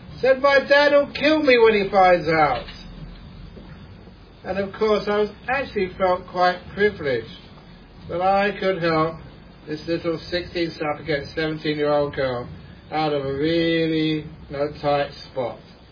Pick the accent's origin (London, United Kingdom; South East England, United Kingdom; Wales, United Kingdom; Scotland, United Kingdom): London, United Kingdom; Acton; born there; I came from a society, as you did, I was born in Acton in London